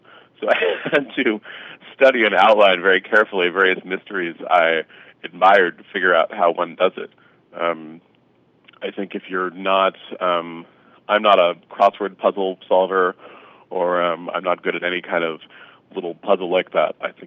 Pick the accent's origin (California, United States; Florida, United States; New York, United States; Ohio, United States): California, United States; San Francisco; So I went to WonderCon in my hometown of San Francisco